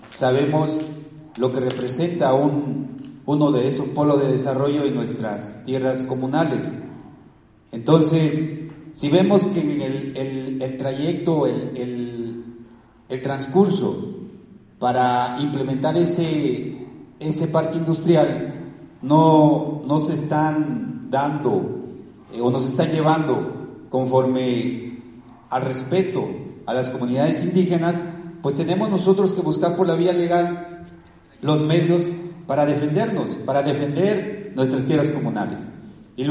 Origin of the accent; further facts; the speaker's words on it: Puente Madera, Oaxaca, Mexico; Aquí estamos para decir la verdad de realmente lo que está pasando en mi comunidad de Puente Madera, en todas las agencias de San Blas Atempa y en la cabecera municipal.